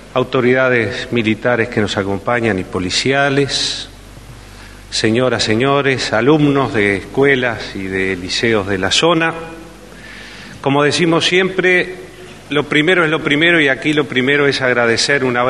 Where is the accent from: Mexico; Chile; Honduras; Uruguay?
Uruguay; como un uruguayo que vivió aquellos acontecimientos